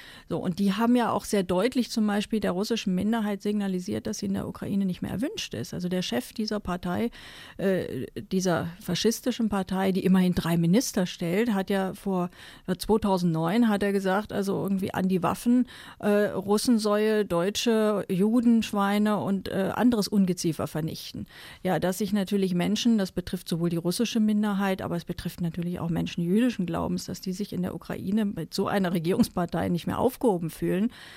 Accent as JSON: {"language": "German", "country": "Germany", "said": "Im Kosovo haben wir das damals als Deutsche auch anerkannt."}